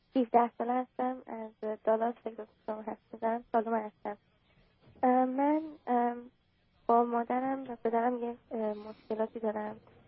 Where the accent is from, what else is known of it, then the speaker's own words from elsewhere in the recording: Iran; also born or lived in Toronto, Canada; now in Dallas, United States; من از 1999 از ایران خارج شدیم، اومدیم به تورنتو کانادا.